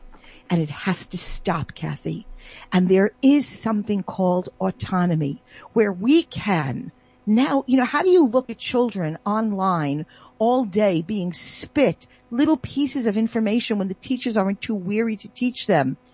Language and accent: English; South Africa; I'm so South African.